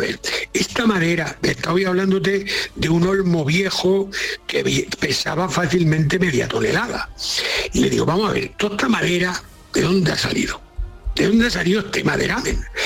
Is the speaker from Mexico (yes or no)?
no; Castile, Spain; En mi pueblo, por ejemplo, castellano, cuando se ve un árbol, la gente dice, mira, un árbol